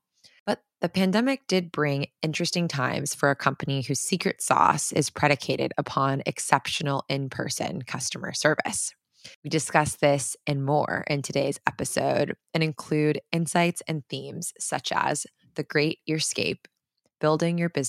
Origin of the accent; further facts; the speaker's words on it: Seattle, Washington, United States; also born or lived in Atlanta; I was born in Atlanta and then moved to Seattle when I was a kid.